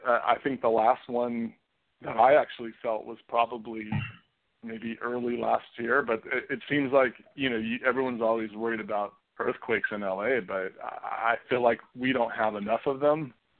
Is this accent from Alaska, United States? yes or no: no; Los Angeles, California, United States; born there; I was born on Sunset in a hospital